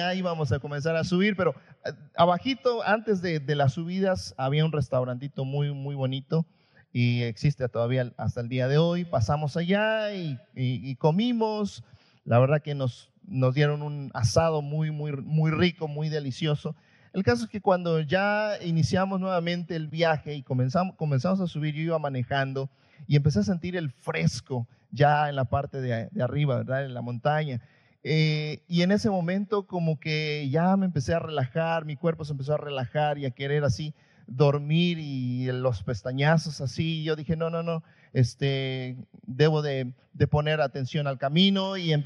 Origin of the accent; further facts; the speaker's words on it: Chiapas, Mexico; Yo soy de Chiapas